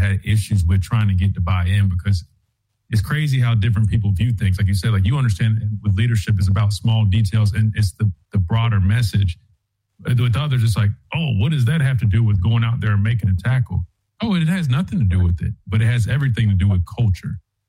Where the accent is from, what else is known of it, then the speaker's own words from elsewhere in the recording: South Carolina, United States; And I grew up right outside Fort Jackson. I got a lot of family that's in the military.